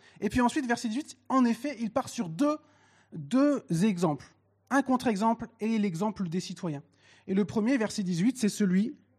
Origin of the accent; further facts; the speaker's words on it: Amiens, Hauts-de-France, France; dans mon église où je suis devenu chrétien, où j'ai grandi, à Amiens